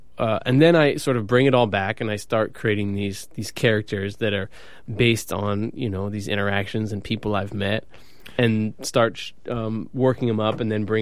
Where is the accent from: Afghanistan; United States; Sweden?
Afghanistan; Kabul; But not me. I'm from Kabul. That's a pretty big city. Yeah, I was the cute speech and debate kid from Afghanistan, so everyone was cool with me. You know, I'm Muslim